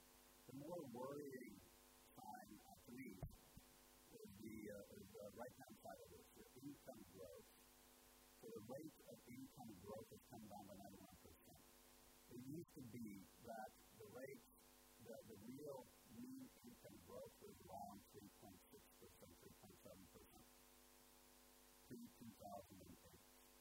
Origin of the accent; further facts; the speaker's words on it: Norway; now in Singapore; Listen, I'm from Norway. I live in Singapore. I work in Asia.